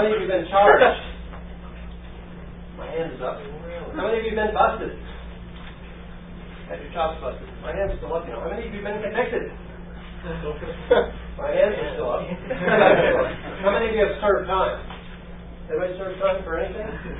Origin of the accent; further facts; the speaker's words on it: Tucson, Arizona, United States; How about Arizona? That's me. I'm from Tucson.